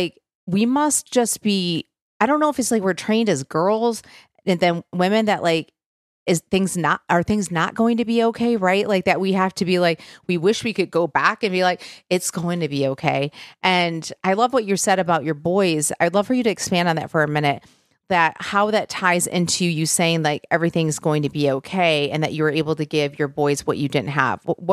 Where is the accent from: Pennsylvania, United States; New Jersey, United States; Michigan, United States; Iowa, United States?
Michigan, United States; now in Nashville, United States; I'm originally from Michigan, so I get it. I'm in Nashville